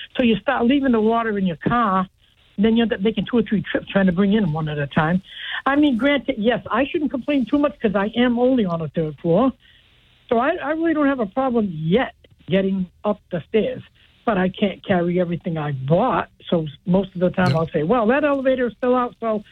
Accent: United States; born there; I said, but I have a right to move. I'm an American-born citizen. I have rights.

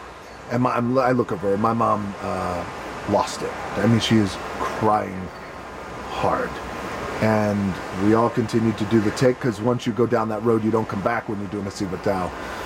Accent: United States; I am American

